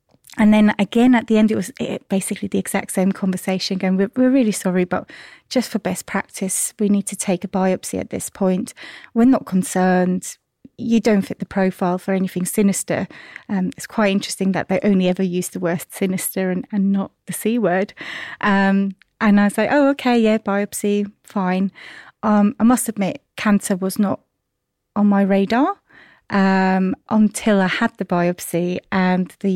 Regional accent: Switzerland; moved away as an adult; now in United Kingdom; I'm actually originally from Switzerland. So I was born in Switzerland, grew up there, and then moved to the UK in 2007. So well over 15 years now.

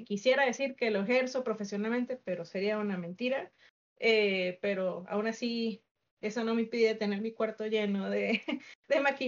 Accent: Mérida, Venezuela; now in Bogotá, Colombia; y soy efectivamente una persona migrante. Yo soy originaria de Venezuela, nací en el estado de Mérida. Mis hermanas y yo somos de esa ciudad. Y tengo 38 años actualmente

